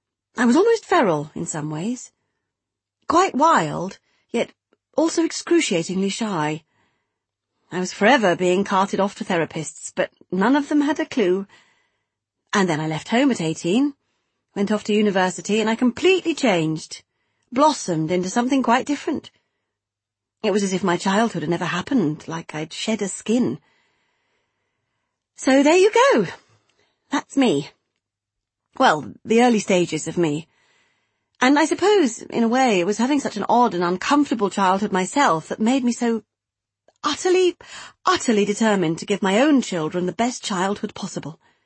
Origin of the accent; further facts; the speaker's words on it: South East England, United Kingdom; accent: posh; I don't have much of an accent. I suppose you would say that I am posh. I was brought up just outside Oxford, went to the local girls' grammar.